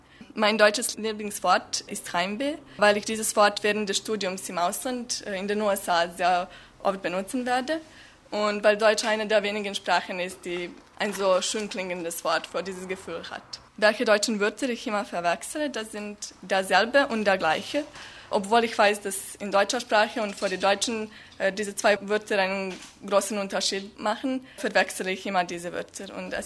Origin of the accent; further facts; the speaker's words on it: Belgrade, Serbia; German is a second language; Ich komme aus Serbien, aus der Hauptstadt Belgrad. Ich bin 1995 geboren. Ich lerne Deutsch